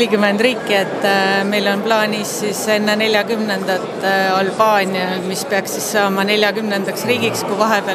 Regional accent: Saare County, Estonia; ma olen lihtsalt Saaremalt pärit ja merega niimoodi selle tõttu seotud.

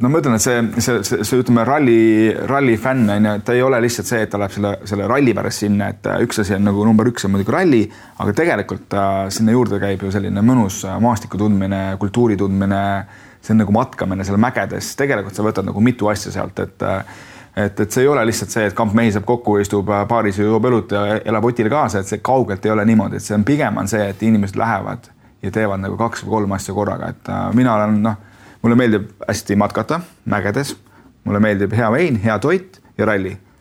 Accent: Saare County, Estonia; Saaremal on Eestiks on lihtne sõita, sest kuna ta on minu kodusaar

